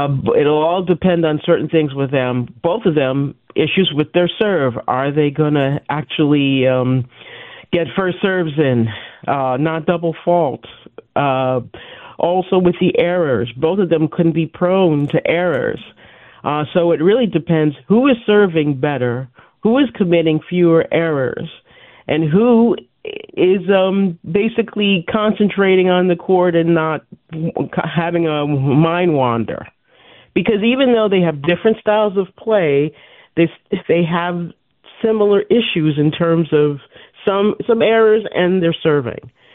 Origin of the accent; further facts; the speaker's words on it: New York, United States; I grew up on Long Island.